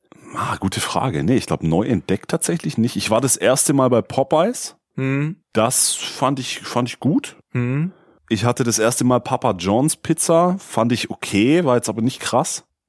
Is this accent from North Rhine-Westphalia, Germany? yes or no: no; Balingen, Baden-Württemberg, Germany; also ich komme hier aus Balingen